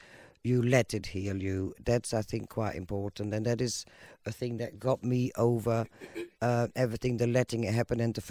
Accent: Belgium; moved away as an adult; now in United Kingdom; my accent, I am born in Belgium. I was born in Belgium. I've lived there for first 30 or so years of my life. So that explains my accent. I now live in the UK and have lived there for 26 years.

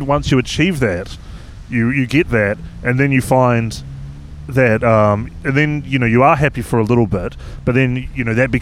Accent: New Zealand; moved away; So I benefit hugely from moving overseas and stuff. But one of the costs of growing up in New Zealand is that I now have a bunch of cultural references that are absolutely useless.

